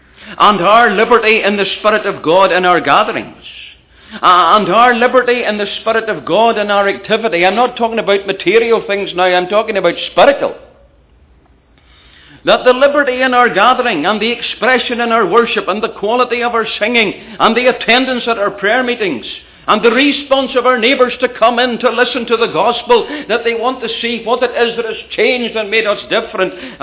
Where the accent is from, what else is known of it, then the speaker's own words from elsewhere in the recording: United Kingdom; back in the UK, in my home country, I'm not pointing the finger at North America, and it might arrive in England first.